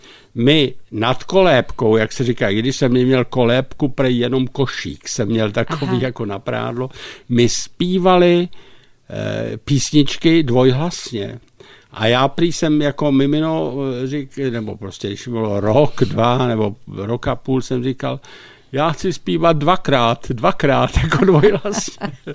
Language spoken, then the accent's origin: Czech; Ústí nad Labem, Ústí nad Labem Region, Czechia; born there; Tak já jsem se narodil v Neštěmicích, ve sklepě.